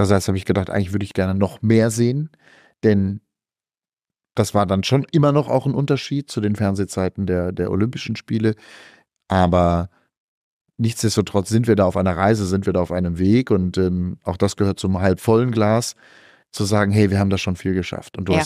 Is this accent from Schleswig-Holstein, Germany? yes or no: no; Berlin, Germany; wir als Berliner, die hier leben